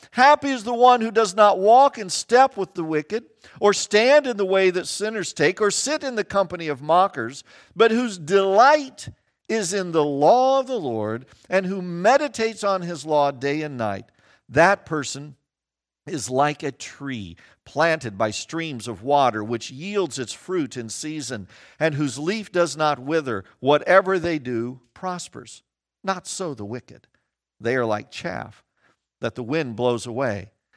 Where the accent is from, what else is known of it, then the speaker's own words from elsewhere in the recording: Kansas, United States; I grew up in Kansas, and we didn't do it, even though I'm a little older.